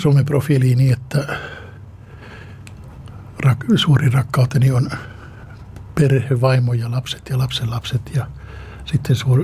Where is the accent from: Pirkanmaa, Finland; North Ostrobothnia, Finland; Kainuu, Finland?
Kainuu, Finland; Kajaani; mä oon Kajanista kotoisin, niin siellä myytiin näitä kortteja